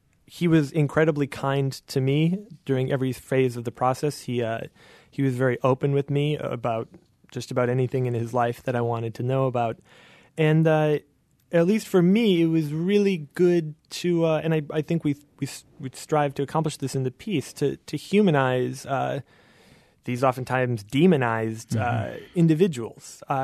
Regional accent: Wisconsin, United States; I'm from Wisconsin originally. I was raised around hunting, not in it.

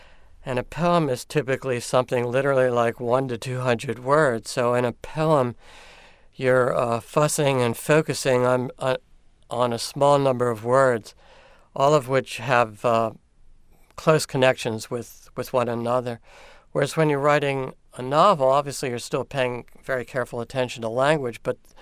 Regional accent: Baltimore, Maryland, United States; Charm City is inside me from growing up in Baltimore, and then I went to college in Baltimore at Hopkins.

